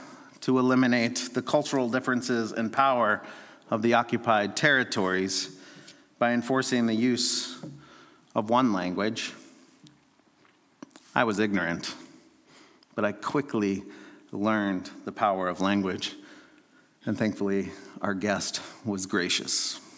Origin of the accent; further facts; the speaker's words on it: Lincoln, Nebraska, United States; because I grew up in Lincoln, Nebraska, and it seems silly to me now